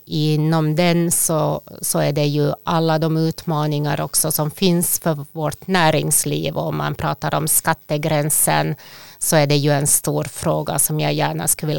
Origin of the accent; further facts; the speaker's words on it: Finland; born there; first language Swedish; Jag är själv född i ett samhälle där jag inte kan använda mitt modersmål. Jag kan inte prata svenska i Finland.